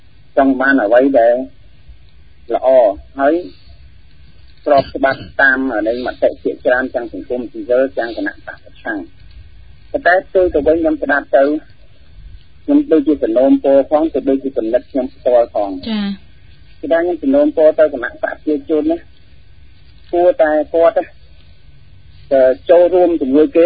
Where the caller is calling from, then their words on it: Chom Chan, Kandal, Cambodia; ខ្ញុំមកពីខេត្តកណ្ដាលចោមច័ន្ទបាទ